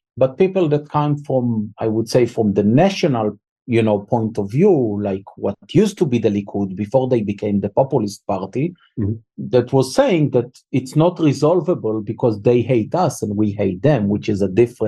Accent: Jerusalem, Jerusalem District, Israel; You know, you mentioned that we're both from Jerusalem, mm-hmm. born and raised, as we say, and we both experienced the first and the second Intifada.

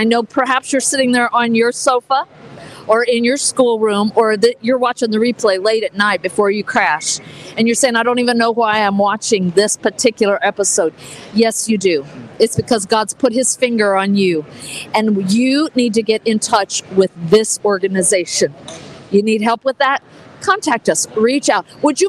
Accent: Ohio, United States; I'm from Ohio, and I know some homeschooling moms who are co-op leaders

